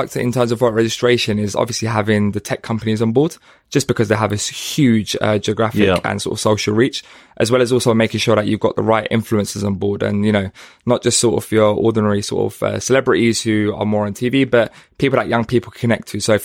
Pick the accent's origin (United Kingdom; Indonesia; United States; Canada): United Kingdom; Hackney, London; when I was in university and where I grew up in Hackney